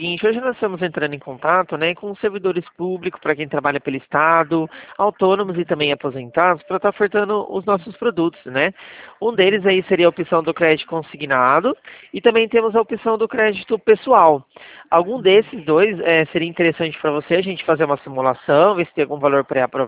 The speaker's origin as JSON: {"language": "Portuguese", "region": "São Paulo", "country": "Brazil", "said": "eu sou do estado de São Paulo"}